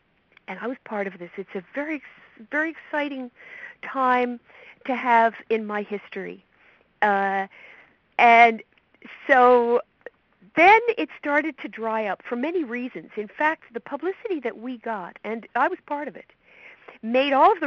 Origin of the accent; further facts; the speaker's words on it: New York City, New York, United States; I come from the East Village, as everybody may, I hope, know. The East Village is where the artists live in New York City.